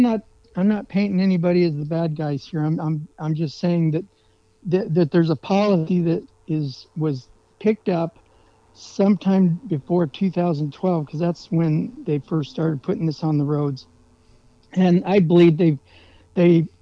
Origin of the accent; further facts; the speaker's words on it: Tucson, Arizona, United States; now in Alaska, United States; A town in Arizona called Tucson. Some call it Tucson, but I call it Tucson.